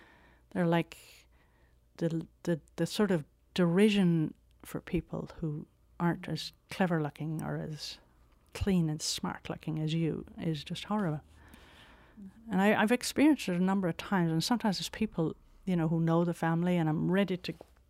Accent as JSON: {"language": "English", "country": "Ireland", "said": "I come from the South."}